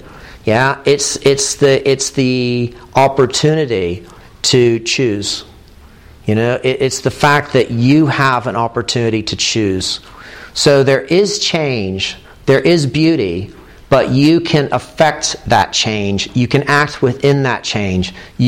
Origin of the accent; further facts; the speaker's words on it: Ohio, United States; I mean, I grew up in America, in Ohio, so it was pretty easy to have that realization.